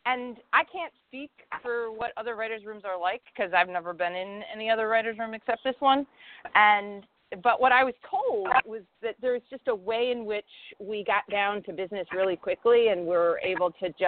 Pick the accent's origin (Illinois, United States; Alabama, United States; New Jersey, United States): Illinois, United States; Chicago; I come from Chicago. I'm a playwright, and so I came from that world